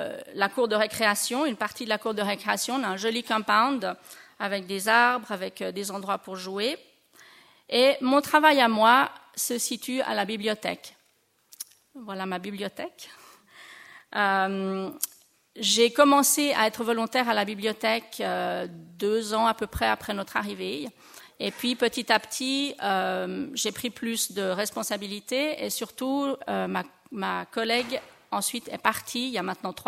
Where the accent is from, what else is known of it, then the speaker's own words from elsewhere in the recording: Switzerland; Quand je compare un peu à mon enfance ici en Suisse